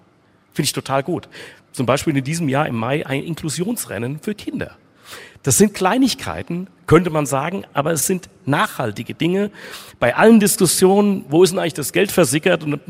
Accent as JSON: {"language": "German", "town": "Frankfurt", "region": "Hesse", "country": "Germany", "tie": "born or raised there", "lives_now": "Cologne, Germany", "said": "Bei 65 habe ich noch nicht gelebt in Köln, aber 1980 hat das in meiner Heimatstadt stattgefunden, in Frankfurt. Und da war ich 12 Jahre alt."}